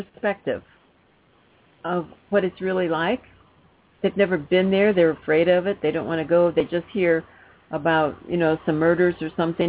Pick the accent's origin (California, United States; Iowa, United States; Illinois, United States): Illinois, United States; I grew up in Illinois, and there's an awful lot of flat.